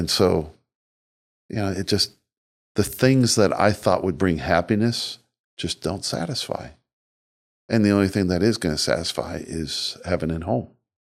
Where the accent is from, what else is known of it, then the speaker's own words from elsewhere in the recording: Wichita, Kansas, United States; let alone in Kansas, let alone my hometown of Wichita.